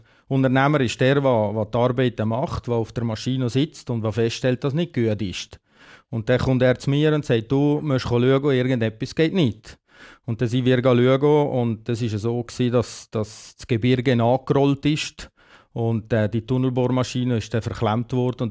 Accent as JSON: {"language": "German", "region": "Valais", "country": "Switzerland", "said": "Also das Wallis ist meine Heimat, sind meine Wurzeln. Ich bin stolz, ein Walliser zu sein."}